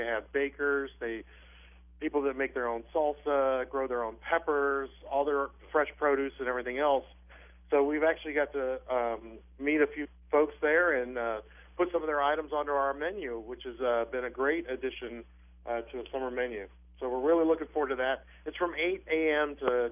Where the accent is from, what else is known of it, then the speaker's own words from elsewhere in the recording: Canton, Ohio, United States; That's in my hometown of Akron, Canton, Ohio.